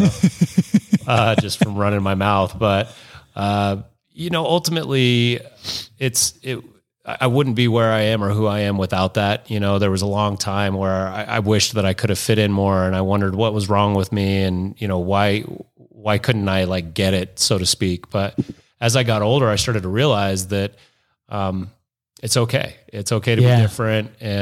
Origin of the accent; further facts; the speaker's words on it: Arvada, Colorado, United States; I grew up in Arvada. Yeah, so I went to Pomona High School.